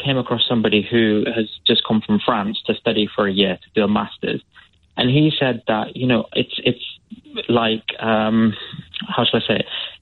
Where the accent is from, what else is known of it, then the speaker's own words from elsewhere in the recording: United Kingdom; born there; I might have been born in the UK, but obviously I am of Indian origin.